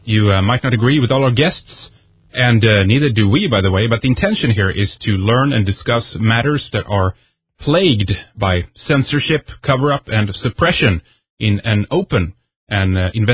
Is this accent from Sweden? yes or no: yes; Sweden; English is a second language; from Sweden, and this is Red Ice Radio.